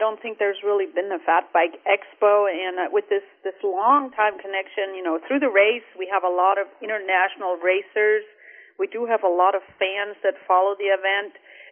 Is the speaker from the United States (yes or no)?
no; Bavaria, Germany; moved away; I was raised in Bavaria in the foothills of the Alps on a dairy farm.